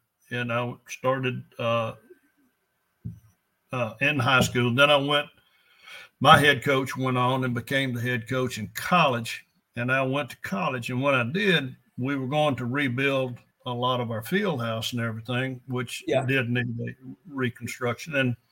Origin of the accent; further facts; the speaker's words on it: El Dorado, Arkansas, United States; he was raised in Fort Dyce. I was raised in El Dorado.